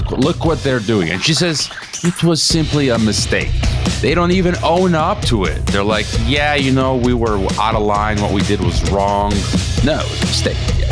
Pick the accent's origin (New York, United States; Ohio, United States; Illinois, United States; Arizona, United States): Illinois, United States; Chicago; For my hometown, Chicago